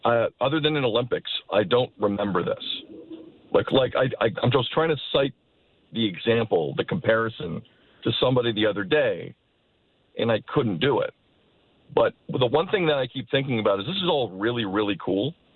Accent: Mississauga, Ontario, Canada; just because I'm from Mississauga

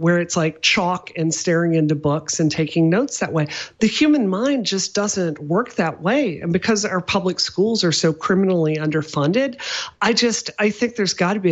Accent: Mississippi, United States; I grew up in Mississippi. I went to high school in Mississippi that was criminally underfunded in the 90s.

